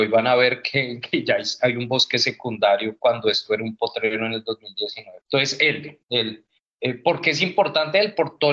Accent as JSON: {"language": "Spanish", "country": "Colombia", "said": "Afuera, los colombianos que trabajamos en estos temas somos como la vedette"}